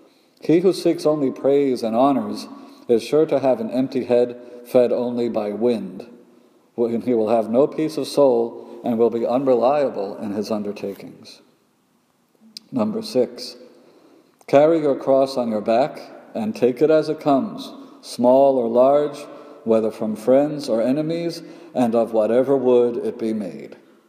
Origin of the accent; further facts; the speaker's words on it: Mexico; I grew up in Mexico, a third world nation